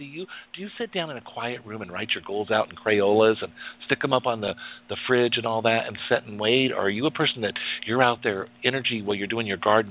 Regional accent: Wyoming, United States; I come from a very rural place. I come from Wyoming. A lot of people didn't realize that he was even a state till recently.

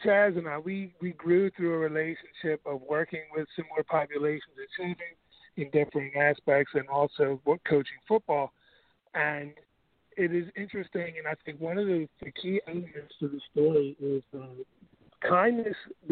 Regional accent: Philadelphia, Pennsylvania, United States; I'm from Philadelphia

